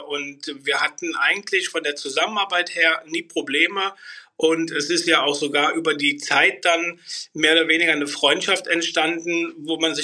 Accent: Bornheim, North Rhine-Westphalia, Germany; 40 Jahre und komme aus Bornheim, bin Reiseverkehrskaufmann.

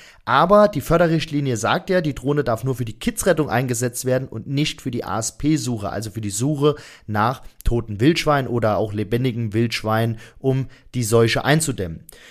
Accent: Rhineland-Palatinate, Germany; Und wie ihr wisst, kommen wir auch aus Rheinland-Pfalz.

